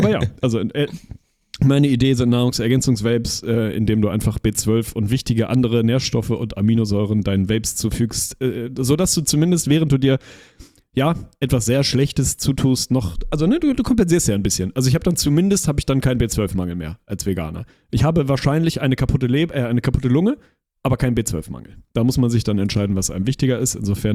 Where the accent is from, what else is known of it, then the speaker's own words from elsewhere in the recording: Lüneburg, Lower Saxony, Germany; ich bin ja in Lüneburg groß geworden im Gegensatz zu dir